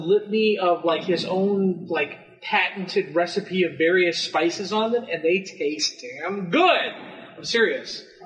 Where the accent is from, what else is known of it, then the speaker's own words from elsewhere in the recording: Westerville, Ohio, United States; I came here from Westerville, Ohio, in my middle school.